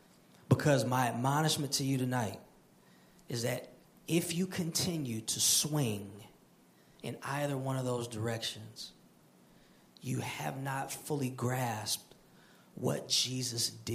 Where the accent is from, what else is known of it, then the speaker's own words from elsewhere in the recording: Detroit, Michigan, United States; So that, you know, I'm from Detroit, so that was a little weird.